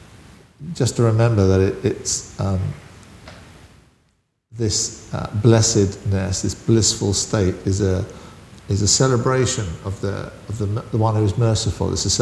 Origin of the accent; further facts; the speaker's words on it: United Kingdom; So although we'd like to think that, we're just very British, but we are heavily influenced by American culture.